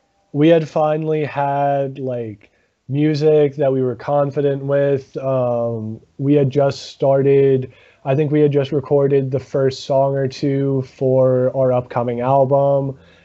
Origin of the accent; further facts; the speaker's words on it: Bethlehem, Pennsylvania, United States; I grew up in Bethlehem and Joe is currently there. So that's like where we say we're based out of.